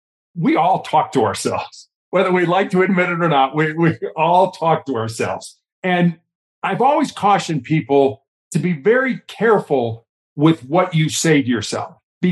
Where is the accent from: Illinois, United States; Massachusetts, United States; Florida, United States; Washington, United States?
Illinois, United States; Chicago; Bobby Knight, the basketball coach at Indiana University when I was growing up in Chicago, used to have a great quote.